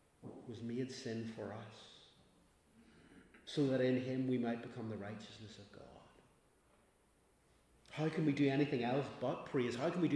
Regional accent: Northern Ireland, United Kingdom; Now, I know we're Scottish or Northern Irish in my case.

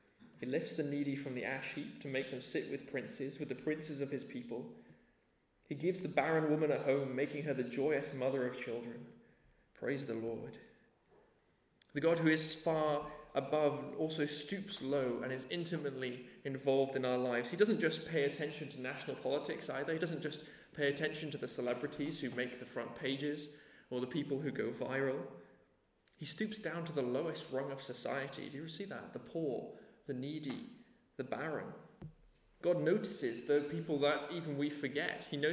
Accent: Nepal; When I grew up in Nepal, I remember seeing kids by the side of the road

